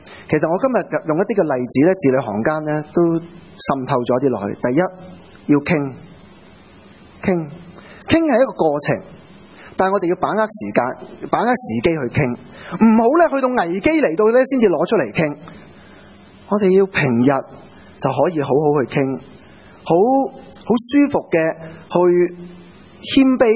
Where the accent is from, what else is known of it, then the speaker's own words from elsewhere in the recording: China; 佢講到啲我哋中國人都會有嘅